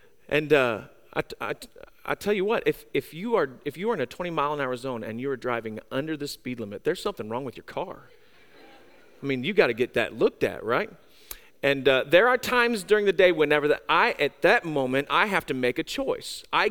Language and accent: English; St. Louis, Missouri, United States; I grew up around the St. Louis area, and so I grew up on White Castle.